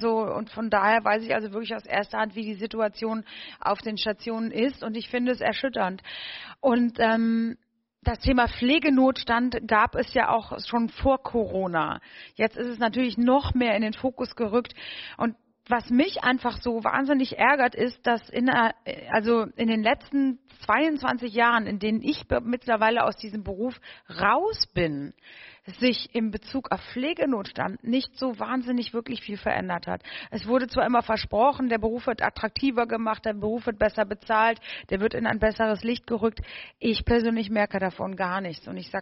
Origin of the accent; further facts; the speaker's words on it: North Rhine-Westphalia, Germany; born there; Also ich bin ja gebürtig aus Nordrhein-Westfalen.